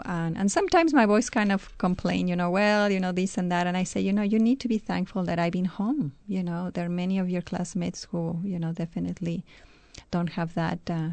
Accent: Mexico City, Mexico; English is a second language; moved away as an adult; also born or lived in Michigan; now in United States; Sure. I'm from Mexico City. I came to the States in 79 when I was 19. I was very young. And I was part of a charismatic prayer group up in Michigan.

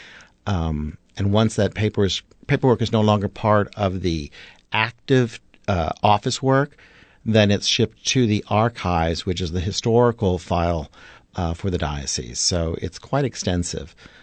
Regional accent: Biloxi, Mississippi, United States; born there; I was born in Biloxi, Mississippi, so I would be Southern born. However, my sister was born 11 months behind me in Kodiak, Alaska, so I really have no accent.

